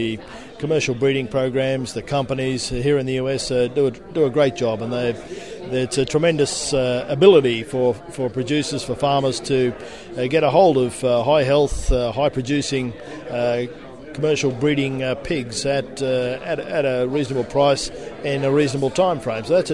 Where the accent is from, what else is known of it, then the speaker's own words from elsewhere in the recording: Australia; now in England; I'm originally from Australia, Chuck, but spent most of my career, I guess, not only in Australia and the Pacific and Asia, but also in Europe as well. So right now I'm living in England.